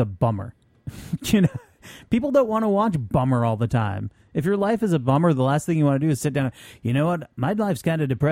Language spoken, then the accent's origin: English; Vermont, United States; And if you're like me, I'm from Vermont. I know people like this.